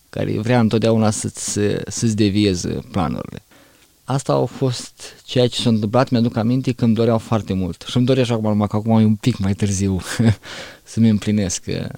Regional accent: Botoșani, Botoșani County, Romania; born there; also born or lived in Darabani; now in Suceava, Romania; M-am născut într-o familie de adventiști de ziua șaptea, m-am născut la Botoșani, dar ca și loc unde locuim, stăm în Darabani. Bine, părinții stau în Darabani, eu sunt mutat de curând în Suceava.

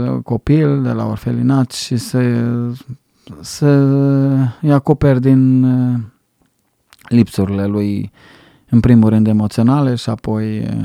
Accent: Romania; știu care este, de unde provin eu. Îmi știu originea. și mă bucur că sunt român.

